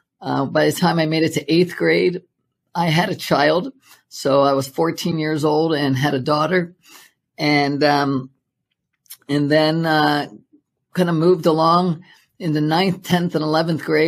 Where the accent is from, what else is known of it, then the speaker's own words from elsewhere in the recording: Maryland, United States; I grew up on the East Coast, grew up in Maryland.